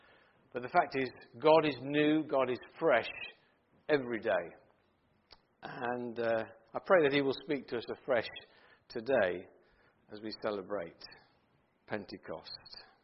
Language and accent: English; East Midlands, United Kingdom; because we had a very good Sunday school in our little village where I grew up in Leicestershire.